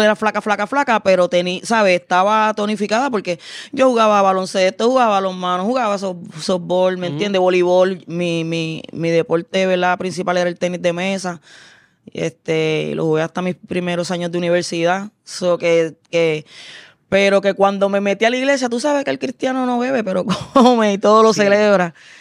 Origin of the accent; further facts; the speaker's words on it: Loíza, Puerto Rico; mucha gente sabe que yo me crié en Loíza.